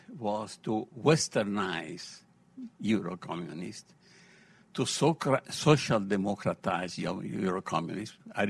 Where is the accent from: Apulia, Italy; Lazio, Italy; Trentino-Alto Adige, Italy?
Lazio, Italy; Rome; I think I am the one who comes from more distance here because I come from Rome